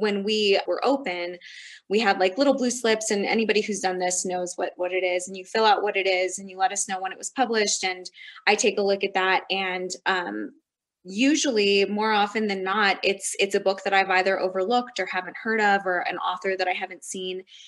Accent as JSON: {"language": "English", "town": "Las Vegas", "region": "New Mexico", "country": "United States", "tie": "born or raised there", "also_born_or_lived": "Denver", "said": "I'm originally from New Mexico. I'm just down the road in Las Vegas. So I grew up in a small municipal town, like a lot of people in Taos."}